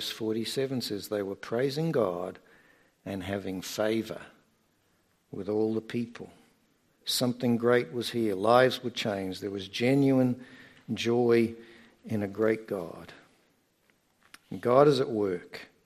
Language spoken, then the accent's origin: English; Australia; because I'm an Australian, in case you didn't get